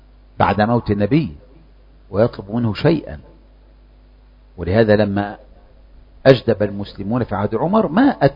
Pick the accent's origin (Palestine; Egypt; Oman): Egypt; بعض الناس خصوصا احنا كمصريين